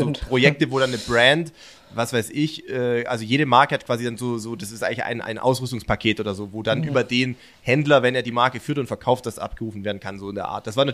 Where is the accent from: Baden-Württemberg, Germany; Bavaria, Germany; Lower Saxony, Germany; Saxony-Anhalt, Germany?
Baden-Württemberg, Germany; Sindelfingen; aus der Gegend, wo ich herkomme, also beim VfL Sindelfingen